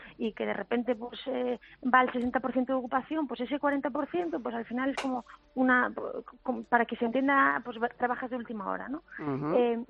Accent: Galicia, Spain; now in Barcelona, Spain; soy gallega, aunque mi nombre confunda entre que todo el mundo se imagina que voy a tener un acento canario y muy suave y al final no

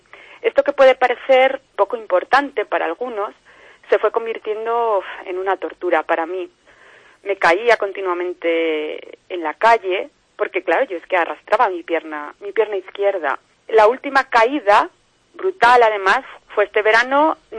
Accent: León, Castile and León, Spain

